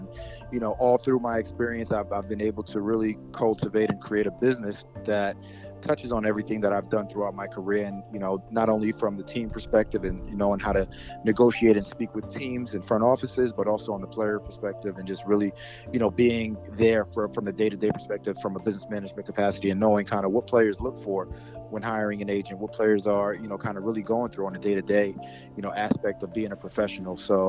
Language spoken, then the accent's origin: English; Brooklyn, New York, United States; was afforded the opportunity to go back home to my hometown team and work with the Brooklyn Nets in their front office